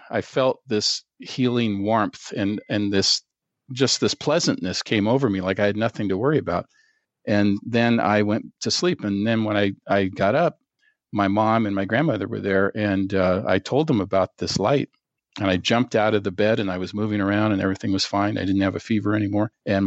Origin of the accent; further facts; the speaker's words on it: Seattle, Washington, United States; also born or lived in North Carolina / Alabama; I grew up in Seattle, so I never had air conditioning. As a kid, we just opened the window, never got that hot, And so living in Southern California, and when I lived in the South, too, in North Carolina and Alabama